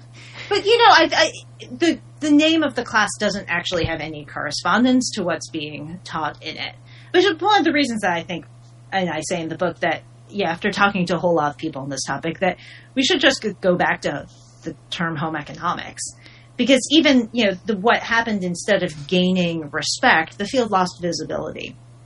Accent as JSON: {"language": "English", "region": "New York", "country": "United States", "tie": "born or raised there", "said": "I grew up in New York State and I was told, like, oh, you could go to the college"}